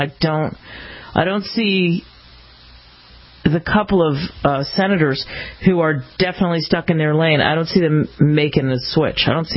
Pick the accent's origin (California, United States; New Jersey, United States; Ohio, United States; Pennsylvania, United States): Pennsylvania, United States; Philadelphia; I can remember as a kid, growing up in Philly, we'd go to D.C.